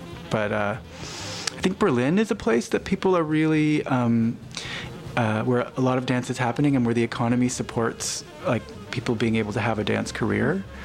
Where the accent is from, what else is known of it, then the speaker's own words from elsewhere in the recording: Nova Scotia, Canada; and also, I'm from Nova Scotia, and the jig kind of dancing in the kitchen.